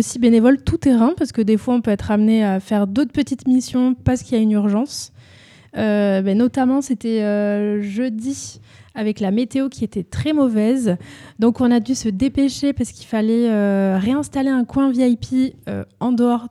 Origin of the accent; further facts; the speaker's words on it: Toulouse, Occitanie, France; Toulouse.